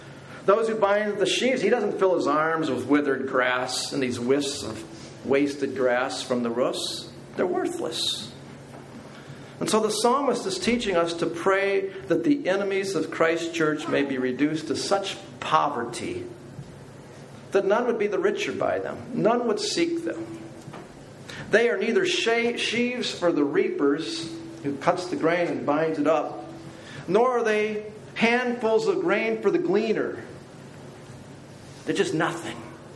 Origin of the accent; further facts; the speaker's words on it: Wisconsin, United States; Saw my plates on the car, the van. Yeah, I'm from Wisconsin.